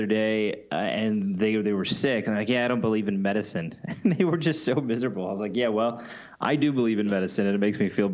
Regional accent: Portland, Oregon, United States; now in Los Angeles, United States; I was like, I'm from Portland.

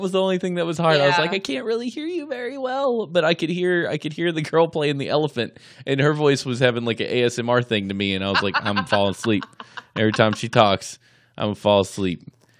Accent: United States; We're like, we're American. We just sound like this. We have an uninteresting accent.

